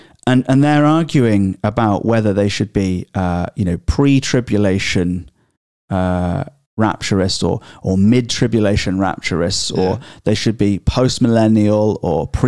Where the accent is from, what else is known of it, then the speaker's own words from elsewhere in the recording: England, United Kingdom; now in United States; big lover of America, mm, in growing up in England, as are many Brits. So it's not an America bashing thing. And I married an American. Mm. And then I moved here and you let me in and I stayed.